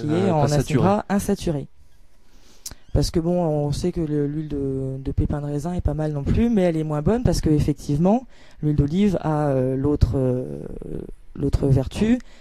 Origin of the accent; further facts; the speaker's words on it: Brittany, France; Ils mettent pas de beurre, comme chez moi, en Bretagne.